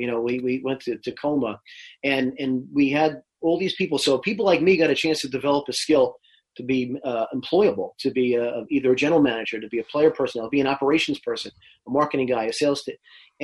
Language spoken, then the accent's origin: English; England, United Kingdom; We don't know what to do with the USL. We're English guys.